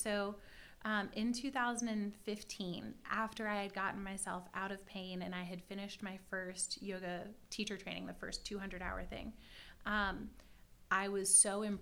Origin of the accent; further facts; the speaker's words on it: Vermont, United States; So the easier answer to that question is that I come from Vermont, which is one of the most liberal states nation, right?